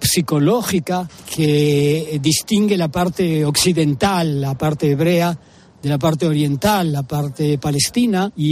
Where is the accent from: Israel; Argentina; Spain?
Israel; yo soy israelí, soy hebreo y orgulloso de ser hebreo.